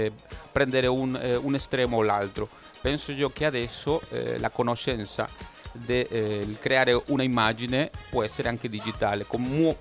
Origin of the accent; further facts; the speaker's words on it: Mexico City, Mexico; Io sono di Città di Messico. Quindi Città di Messico è una cosa che va a una velocità.